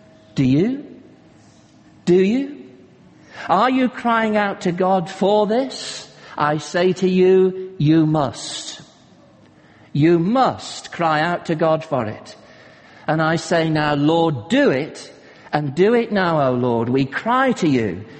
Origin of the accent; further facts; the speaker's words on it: North West England, United Kingdom; As you know, I'm from Cheshire